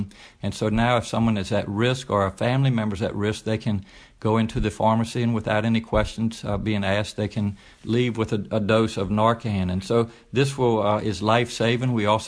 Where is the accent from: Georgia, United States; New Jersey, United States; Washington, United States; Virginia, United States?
Virginia, United States; I'm proud to be a Virginian. You know, I grew up on Virginia's Eastern Shore on a small farm.